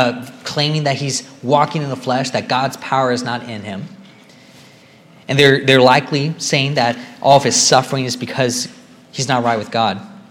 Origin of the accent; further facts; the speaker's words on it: Georgia; English is a second language; she loved my accent. And she asked where I was from, and when I told her I was from Georgia, I was met with a blank stare, and she told me she didn't know where that country was.